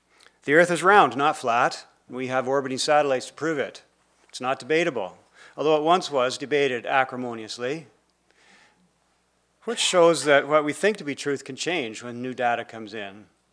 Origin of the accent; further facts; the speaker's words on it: Ontario, Canada; moved away as an adult; Because when I was 18, I came out west from Ontario to study at CMBC, Canadian Mennonite Bible College, and I signed up for a philosophy course with Professor Harry Huebner. I have no idea why a farm boy like me signed up for philosophy.